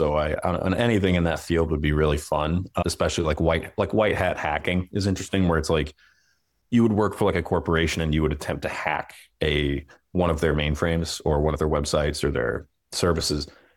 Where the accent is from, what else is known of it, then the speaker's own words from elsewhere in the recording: Charlotte, North Carolina, United States; because I was from Charlotte. I was the only hockey player that was currently playing from Charlotte.